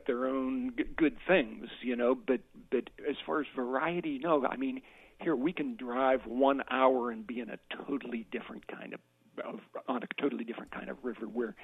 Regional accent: Pennsylvania, United States; I grew up with them in Pennsylvania. I moved to the West and to Oregon, and there's no better place for a rivers aficionado than here.

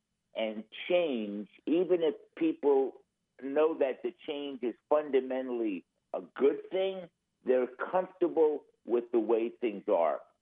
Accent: New York, United States; moved away as an adult; I grew up in New York. I moved to California 30 years ago to go to work for Charles Schwab.

